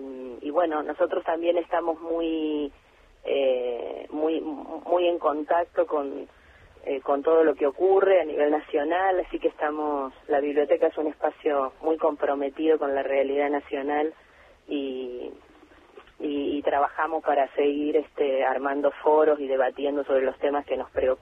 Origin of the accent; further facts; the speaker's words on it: Rosario, Santa Fe, Argentina; now in Buenos Aires, Argentina; Te lo digo yo que vengo de una ciudad no tan grande como Buenos Aires. Yo soy rosarina.